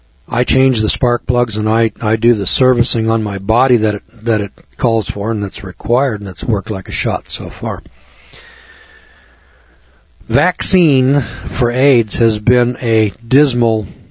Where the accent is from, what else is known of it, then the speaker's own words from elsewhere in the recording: California, United States; Of course, I was from California, and this guy says, you know, you're from California, and you know, you got those earthquakes.